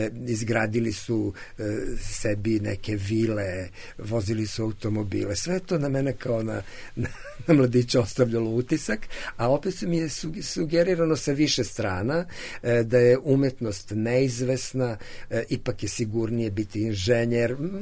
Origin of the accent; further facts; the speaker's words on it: Zrenjanin, Vojvodina, Serbia; moved away as an adult; now in Belgrade, Serbia; a u Zrenjaninu sam završio i osnovnu školu, i muzičku školu, i gimnaziju, i iz Zrenjanina sam zapravo došao za Beograd na studije, i od tada sam u Beogradu sa jednom ili dve pauze koje sam proveo u Novom Sadu